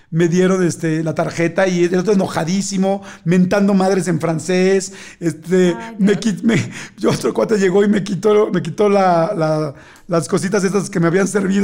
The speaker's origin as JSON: {"language": "Spanish", "country": "Mexico", "said": "soy mexicano"}